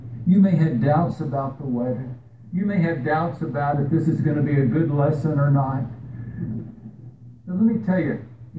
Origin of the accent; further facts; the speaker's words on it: Texas, United States; Where I grew up in West Texas, there was a lot of branding that took place with the cattle.